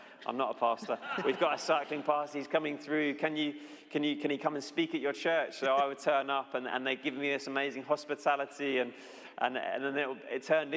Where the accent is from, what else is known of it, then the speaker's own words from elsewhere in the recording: London, United Kingdom; I'm from London, I'm a teacher